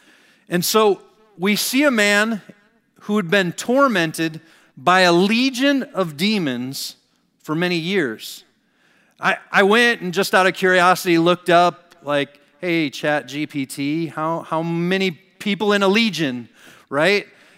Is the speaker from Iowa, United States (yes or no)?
yes; Iowa, United States; We're from Iowa, right? That's normal. There's always a herd of pigs nearby.